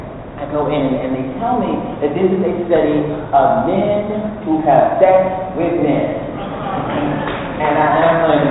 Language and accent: English; Mobile, Alabama, United States; I grew up in Mobile, Alabama. And I was a church going youngster.